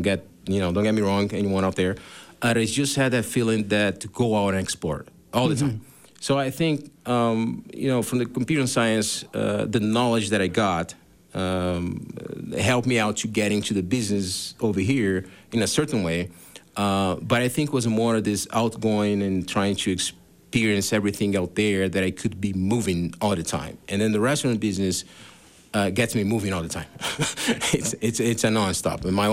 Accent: Brazil; when I grew up in Brazil in certain places, where I'm from, we got the second biggest Japanese culture in Brazil, and then I kind of grew up around

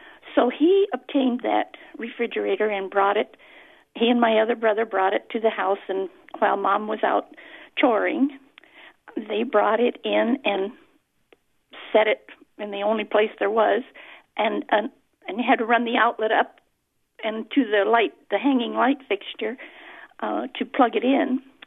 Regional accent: Community of Madrid, Spain; Outside of Madrid.

